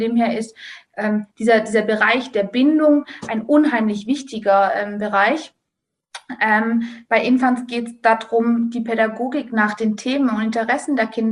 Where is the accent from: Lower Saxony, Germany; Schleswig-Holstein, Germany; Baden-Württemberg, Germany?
Baden-Württemberg, Germany; ich bin Leitung einer großen Einrichtung bei uns am Hochrhein an der Schweizer Grenze, Baden-Württemberg.